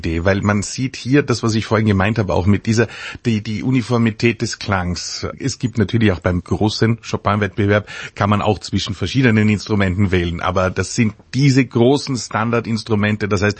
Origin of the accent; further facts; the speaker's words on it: Vienna, Austria; was ich als Wiener jetzt wieder sagen muss